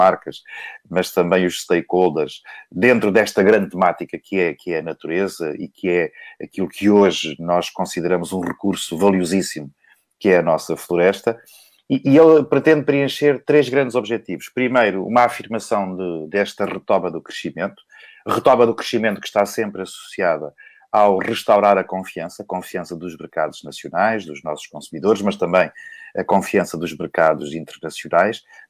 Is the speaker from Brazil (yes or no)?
no; Tentúgal, Coimbra, Portugal; eu sou de Tentúgal, que é uma vila aqui bem perto de Coimbra, fica aqui entre Coimbra e a Figueira da Foz